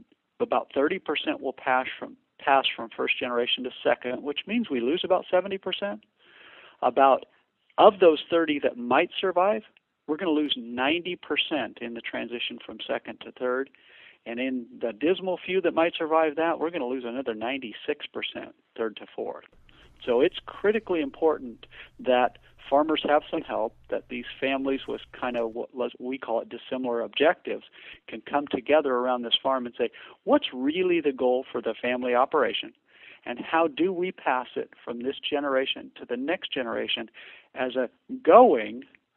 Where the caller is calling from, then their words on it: Chico, California, United States; Actually, from Chico, California.